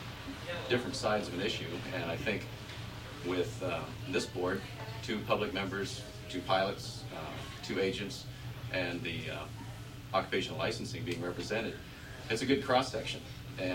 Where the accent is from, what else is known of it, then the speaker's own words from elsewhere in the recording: Anchorage, Alaska, United States; I was born in Anchorage. I've lived in Alaska most of my life